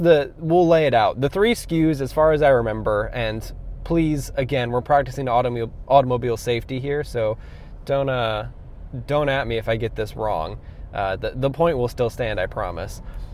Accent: Wisconsin, United States; then we flew back to Wisconsin. You can actually see some of my thoughts about a trip back home to my hometown on the website.

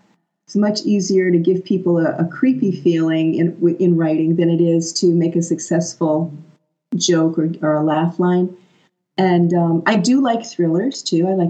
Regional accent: United States; which is funny because I'm American.

